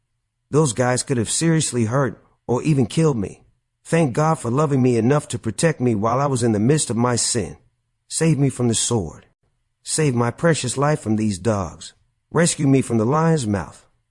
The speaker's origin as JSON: {"language": "English", "region": "Mississippi", "country": "United States", "said": "I'm from Mississippi. I'm up here doing my music"}